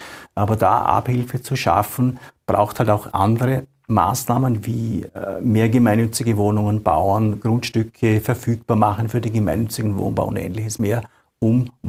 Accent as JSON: {"language": "German", "region": "Vorarlberg", "country": "Austria", "said": "Ich komme aus Vorarlberg, wo das auch sozusagen praktiziert wird."}